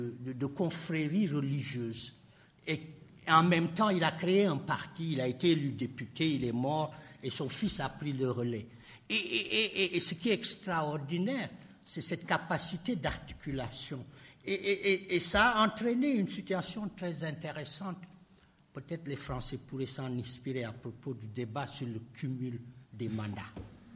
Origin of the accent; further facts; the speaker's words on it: Rufisque, Dakar, Senegal; Dans ma ville natale, Rufisque